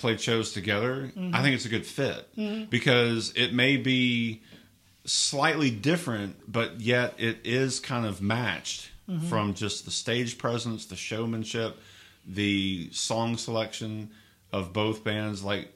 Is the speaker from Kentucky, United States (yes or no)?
yes; Bowling Green, Kentucky, United States; I grew up in Bowling Green and spent a lot of time in Nashville.